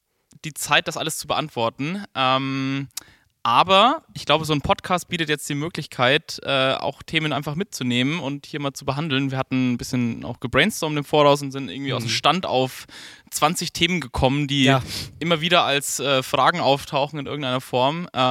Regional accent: Southern Germany, Germany; now in Hamburg, Germany; Ich komme aus Hamburg. Wie man unschwer hört, bin ich ursprünglich aus dem Süden des Landes.

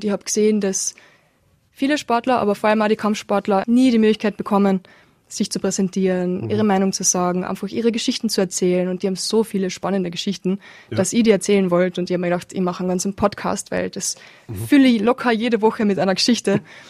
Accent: Lienz, Tyrol, Austria; ich bin in Lienz geboren und habe dort Fußball gespielt. Bin im Borg, also Sportborg Lienz, Schule gegangen.

